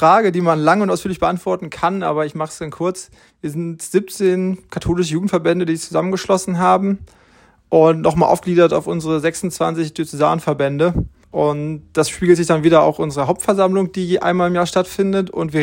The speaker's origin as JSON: {"language": "German", "region": "Hesse", "country": "Germany", "said": "Und mein Heimatstamm ist der Stamm Witter-Witzenhausen. Das heißt, ich komme aus Nordhessen."}